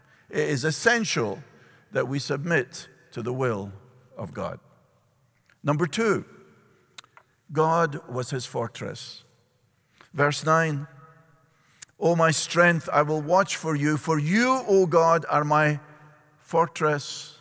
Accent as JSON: {"language": "English", "town": "Edinburgh", "region": "Scotland", "country": "United Kingdom", "tie": "born or raised there", "said": "In my hometown of Edinburgh in Scotland"}